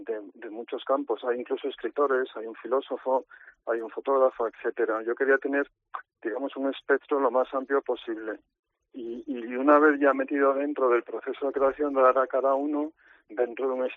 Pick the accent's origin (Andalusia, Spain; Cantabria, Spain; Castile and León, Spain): Cantabria, Spain; moved away as an adult; Bueno, sí, soy de Cantabria, nací ahí, pero mi carrera profesional fue a estudiar a Madrid